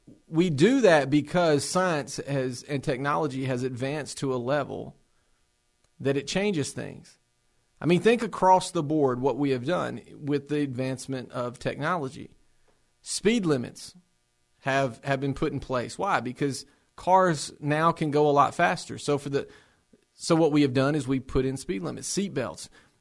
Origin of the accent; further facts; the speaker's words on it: the South, United States; accent: Southern; she can distinguish that we're from the South. She can distinguish our accent versus a Northerner's accent or a Midwesterner's accent.